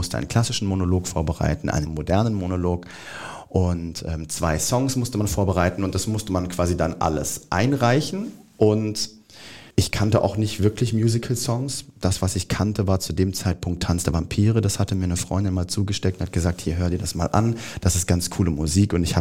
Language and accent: German; Siegen, North Rhine-Westphalia, Germany; born there; weil ich komme gebürtig aus Siegen.